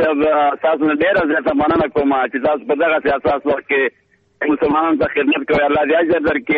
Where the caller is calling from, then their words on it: Kunar, Afghanistan; د کونړ څخه تاسو اړیکه نیولې